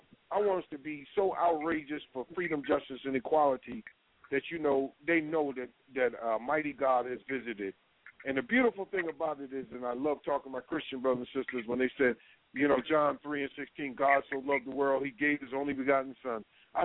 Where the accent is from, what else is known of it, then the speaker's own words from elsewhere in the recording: New York, United States; But you know, I grew up. I grew up in New York, brother.